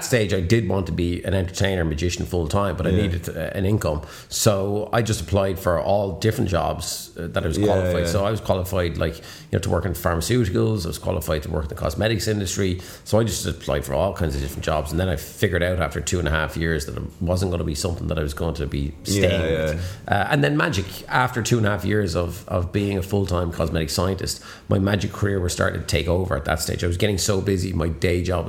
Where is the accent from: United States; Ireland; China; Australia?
Ireland; Waterford, Munster; So I'm from Waterford, and you know, so I got quite well known in Waterford, but that was really it.